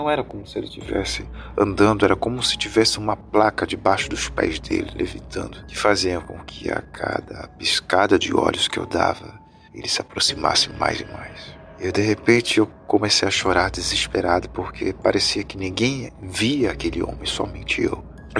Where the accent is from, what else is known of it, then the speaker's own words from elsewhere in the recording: Ribeirão Preto, São Paulo, Brazil; now in Recife, Brazil; eu sou natural da cidade de Ribeirão Preto, São Paulo, que fica cerca de 4 horas da capital. E eu vim para Recife em 2007, se eu não me engano. Mas antes disso, eu vivia lá.